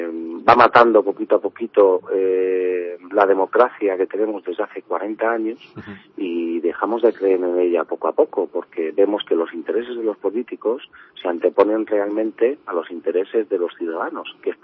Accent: Spain; apoyan a nuestra bandera, apoyan a que somos españoles

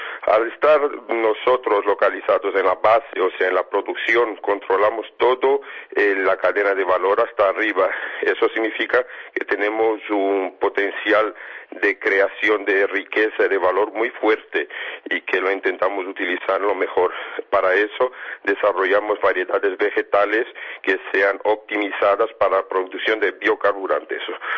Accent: Brazil; accent: Brazilian; also born or lived in Spain; Como se nota por mi acento, yo también soy brasileño, vivía en Brasil durante 20 años, a pesar que soy español

